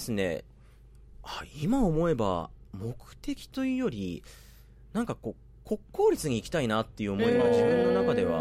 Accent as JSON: {"language": "Japanese", "region": "Nagasaki", "country": "Japan", "accent": "Nagasaki dialect", "said": "僕はもう最初は長崎なまりで、うん、もう長崎弁丸出しで、うん、採用試験受けてましたね。"}